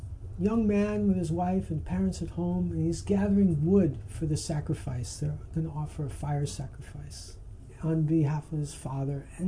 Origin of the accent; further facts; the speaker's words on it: New York City, New York, United States; born there; which is the same year I was born in New York City.